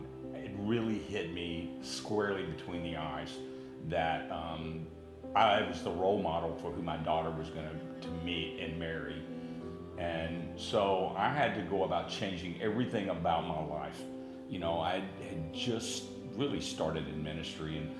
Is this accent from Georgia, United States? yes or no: no; Beaumont, Texas, United States; I grew up in Beaumont, Texas. My mom, my dad, my brother, and my sister were all musicians. We had a very musical household.